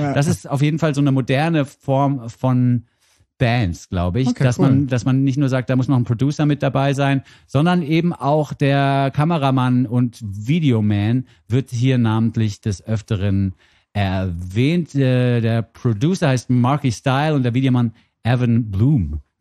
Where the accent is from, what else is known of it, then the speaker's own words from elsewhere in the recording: Switzerland; als Schweizer findet man natürlich alles